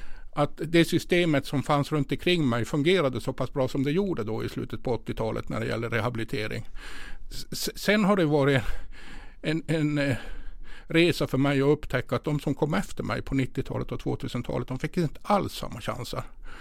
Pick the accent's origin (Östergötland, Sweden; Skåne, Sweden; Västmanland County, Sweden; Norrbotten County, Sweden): Norrbotten County, Sweden; Tornedalsfinska kallades det också när jag växte upp. Och där växte jag upp och var väldigt idrottsintresserad i min ungdom.